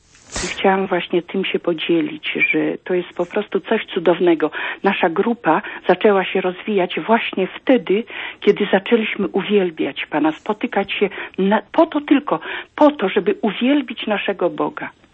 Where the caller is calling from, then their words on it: Germany; ja z Niemiec dzwonię.